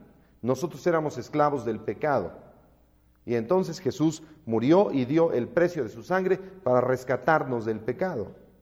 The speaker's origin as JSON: {"language": "Spanish", "country": "Mexico", "tie": "born there", "said": "Nosotros habitamos en México. Somos conocidos como mexicanos en el mundo. Entonces es por nuestras tierras. Nosotros nacimos en México"}